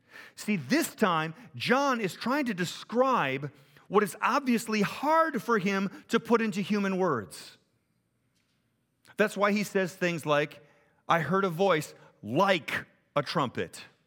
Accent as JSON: {"language": "English", "region": "Southern United States", "country": "United States", "accent": "southern", "said": "My apologies to anybody who may be offended by my southern accent."}